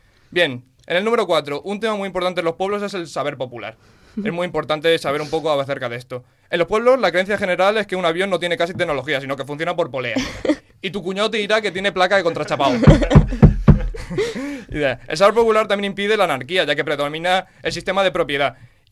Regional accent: Aspe, Valencian Community, Spain; Una aclaración, juro por las fiestas de mi pueblo que esto no ocurre en Aspe.

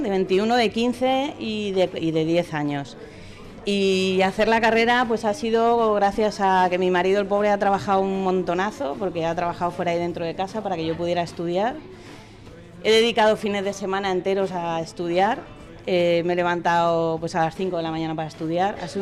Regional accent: Madrid, Community of Madrid, Spain; now in Alicante, Spain; estudié la diplomatura de informática en Madrid, soy de Madrid, y me vine a vivir a Alicante

